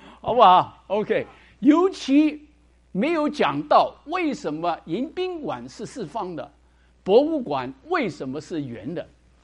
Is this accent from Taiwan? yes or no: no; Hong Kong; 我是从香港来的，所以香港时常去啊。